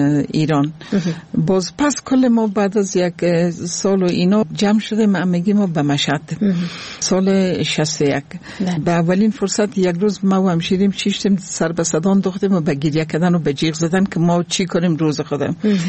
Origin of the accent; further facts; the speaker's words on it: Afghanistan; ما صادقانه افغان هستیم